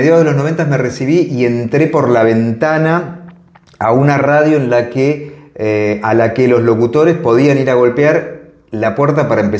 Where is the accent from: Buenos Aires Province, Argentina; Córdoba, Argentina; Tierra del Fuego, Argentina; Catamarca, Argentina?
Buenos Aires Province, Argentina; Mar del Plata; En Mar del Plata, de donde soy oriundo, sí.